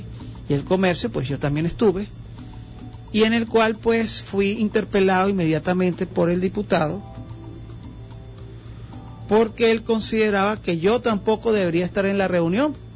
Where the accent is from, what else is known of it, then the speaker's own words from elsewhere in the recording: Venezuela; Todo esto estamos nosotros como venezolanos viviendo.